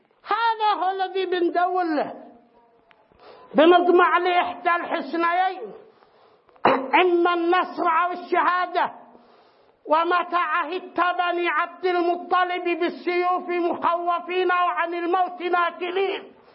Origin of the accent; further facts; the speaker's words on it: Yemen; سيما نحن أبناء اليمن مع توارثنا للشجاعة والكرم والتضحية والمبادئ الخلابة، المبادئ الكريمة